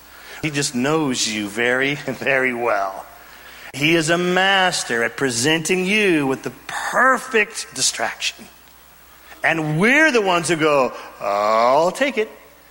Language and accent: English; Redding, California, United States; I'm from Redding, California. We are in the pot-growing capital of the world, I'm pretty sure.